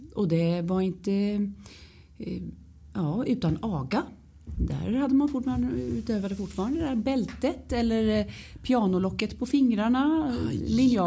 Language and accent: Swedish; London, United Kingdom; also born or lived in Stockholm / Barbados; Jag växte upp i England. Kort efter jag föddes så flyttade vi till London. där, och vi bodde på massa olika ställen.